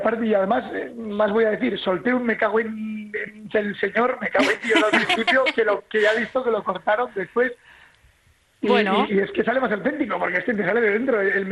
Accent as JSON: {"language": "Spanish", "region": "Navarre", "country": "Spain", "said": "Ha sido buscado, pero buscado por el director de la serie, que es Alex Pina, que es navarro también"}